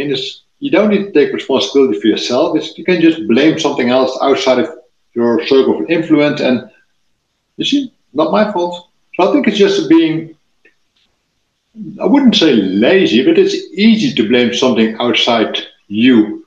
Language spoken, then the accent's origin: English; Netherlands; English is a second language; from the Netherlands, almost 50, we'll turn 50 this year.